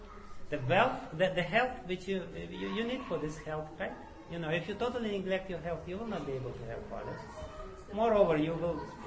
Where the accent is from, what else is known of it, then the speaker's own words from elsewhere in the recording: Guruvayur, Kerala, India; I came from Guruvayur, and Guruvayur, it's very important.